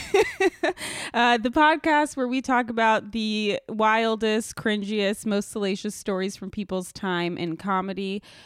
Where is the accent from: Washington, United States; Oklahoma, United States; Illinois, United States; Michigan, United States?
Washington, United States; Seattle; Born and raised in the Seattle area.